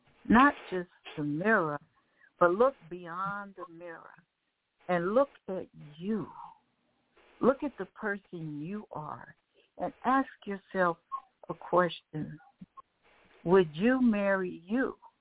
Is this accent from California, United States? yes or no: yes; California, United States; you know, I'm a Californian, born and raised.